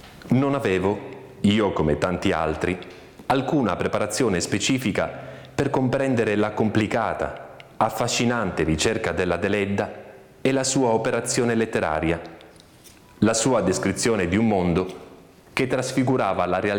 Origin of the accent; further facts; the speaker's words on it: Sassari, Sardinia, Italy; da sassarese e quindi cittadino di una città che allora si considerava e forse era colta